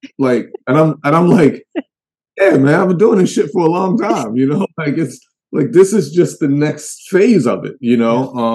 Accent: Baltimore, Maryland, United States; I'm from Baltimore, like the real Baltimore.

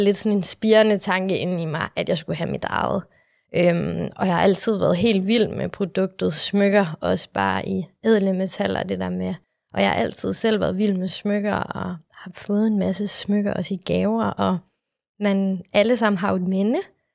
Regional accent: Aalborg, North Denmark Region, Denmark; Jeg er fra Aalborg.

